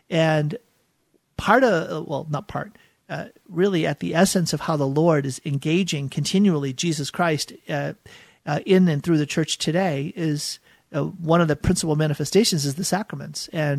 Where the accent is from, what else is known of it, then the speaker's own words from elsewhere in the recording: Boston, Massachusetts, United States; I grew up in Boston, and in the Archdiocese of Boston, which is huge